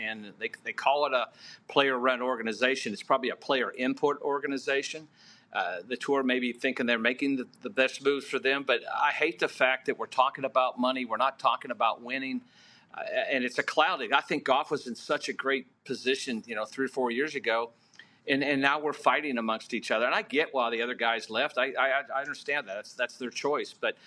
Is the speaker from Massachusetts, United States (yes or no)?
no; Indiana, United States; moved away as an adult; now in Mississippi, United States; Now, I grew up in Indiana. And was raised there, you know, up until I went to college. But I've lived in Mississippi over half of my life.